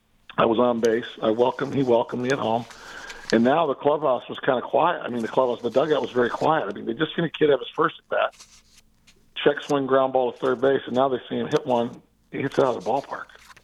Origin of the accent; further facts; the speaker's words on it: Merritt Island, Florida, United States; He was from Rockledge. I was from Merritt Island.